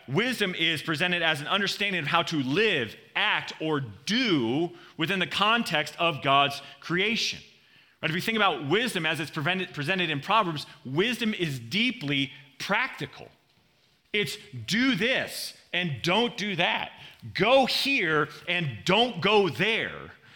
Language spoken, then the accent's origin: English; Southeast, United States; But I grew up in the Southeast